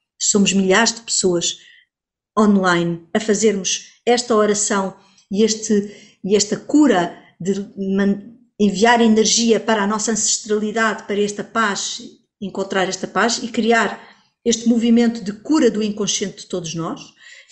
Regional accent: Portugal; Como portuguesa que sou e descendente de seres. De antepassados que fizeram parte desse caminho

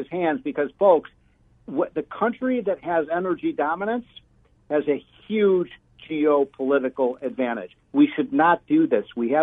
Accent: Chicago, Illinois, United States; I'm from Chicago, Seth.

